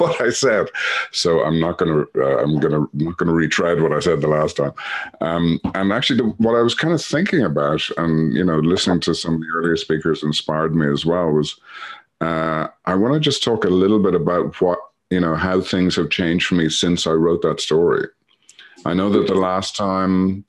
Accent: Ireland; but I'm Irish, so I get a license to do that.

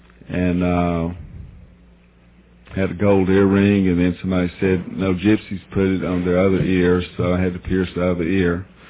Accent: Georgia, United States; I was from Georgia in San Francisco, right?

